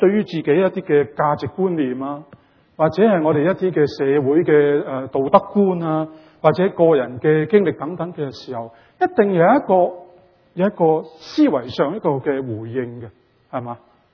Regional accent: Canada; 我们加拿大人你知道呢

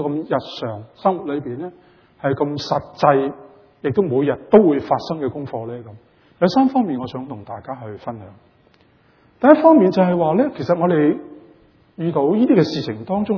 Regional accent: Canada; 我们加拿大人你知道呢

